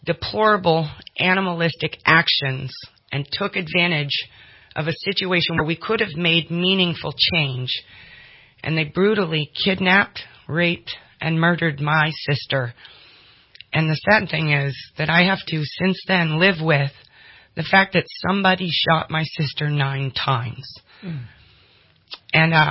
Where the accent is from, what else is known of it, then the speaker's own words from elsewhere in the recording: Los Angeles, California, United States; You know, I'm from East L.A., Watts, Compton.